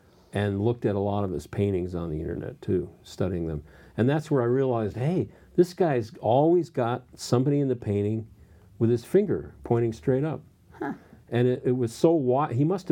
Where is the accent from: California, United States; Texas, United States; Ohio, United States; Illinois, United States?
California, United States; Pacific Palisades; I grew up in Pacific Palisades, and I'd go off to the Palisades Branch Library, part of the LA library system.